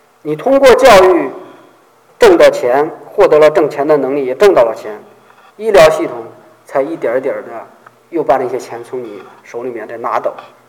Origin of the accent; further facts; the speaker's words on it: China; now in United States; 那我们过去在小时候在中国的时候受教育啊